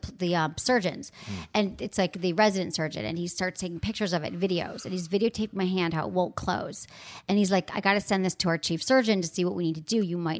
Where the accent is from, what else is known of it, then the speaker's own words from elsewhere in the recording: South Africa; I grew up in South Africa.